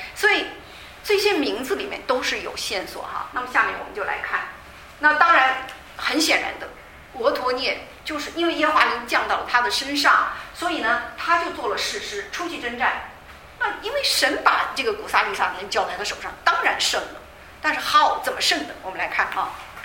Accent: China; 不像我们中国人啊，随便起个名

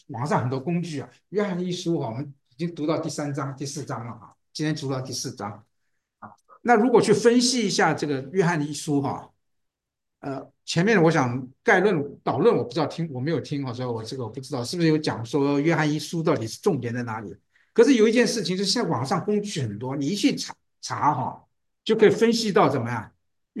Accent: Taiwan; also born or lived in Thailand / Portugal; 我泰国出生的，7岁的时候回台湾，人家都在念国文，我从台湾是 four 嘛，我从 four 开始啊。 然后后来我去葡萄牙5年啊，念的是美国学校，所以我的中文程度不像你们啊，是小学程度啊

